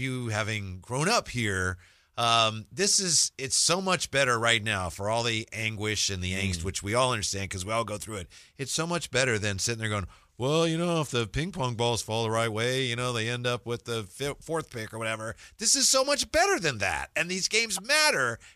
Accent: Vallejo, California, United States; now in Sacramento, United States; Growing up in Vallejo

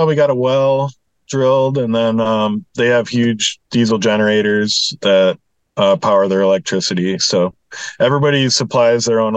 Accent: Minnesota, United States; now in Alaska, United States; I grew up in Minnesota.

